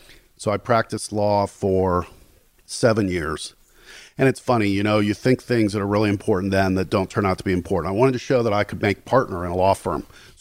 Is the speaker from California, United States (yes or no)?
no; Gary, Indiana, United States; born or raised there